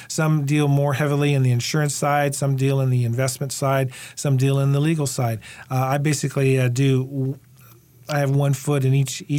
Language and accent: English; Hawaii, United States; Well, basically, Sharon, I am Hawaiian.